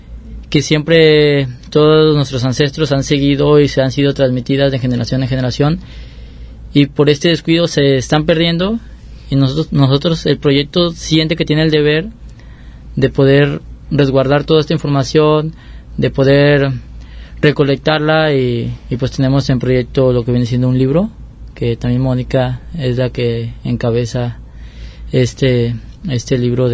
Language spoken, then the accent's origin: Spanish; San Sebastián del Oeste, Jalisco, Mexico; Yo soy de San Sebastián del Oeste y pues hemos ido aprendiendo una gran diversidad de cultura